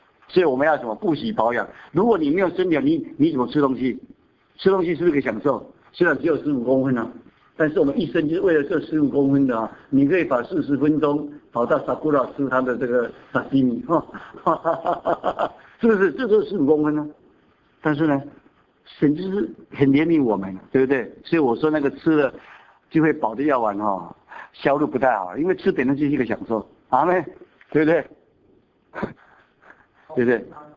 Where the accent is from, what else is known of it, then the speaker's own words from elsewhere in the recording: China; 我们中国人就是哦，嘟嘟嘟嘟嘟嘟嘟哈，啊，这个是有文化哈